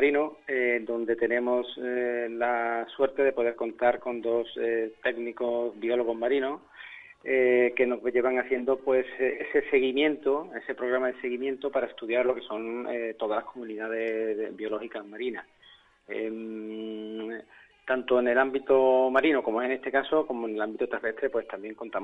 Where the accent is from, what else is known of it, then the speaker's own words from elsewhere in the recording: Algeciras, Andalusia, Spain; Quizás yo tengo la suerte de ser lugareño y ser de la zona, ¿eh? Yo soy de aquí de Algeciras.